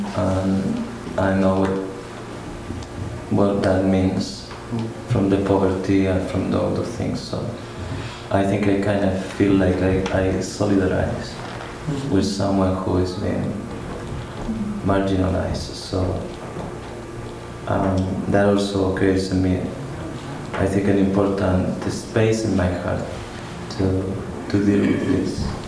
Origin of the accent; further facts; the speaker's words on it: Chile; English is a second language; and I come originally from Chile, and we as South American society